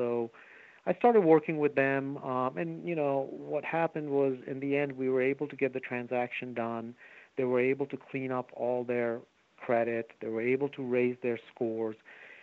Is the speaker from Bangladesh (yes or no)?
yes; Bangladesh; now in United States; Okay, I'm originally from Bangladesh, so I'm first generation American. I did come over. My parents were diplomats, so we traveled all over the world.